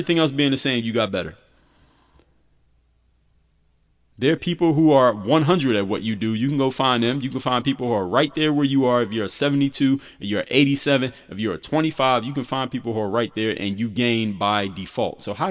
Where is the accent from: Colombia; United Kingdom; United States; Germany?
United States; Philadelphia, Pennsylvania; my grandmother used to make bread pudding all the time when I was growing up in Philadelphia.